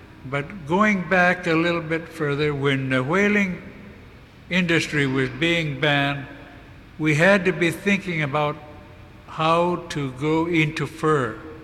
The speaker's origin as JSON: {"language": "English", "town": "Barrow", "region": "Alaska", "country": "United States", "tie": "born there", "said": "I was born in Barrow, Alaska. I'm 80 years old."}